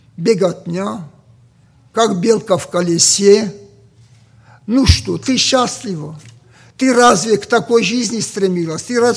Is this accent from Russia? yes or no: yes; Vladikavkaz, North Ossetia–Alania, Russia; Я из Владикавказа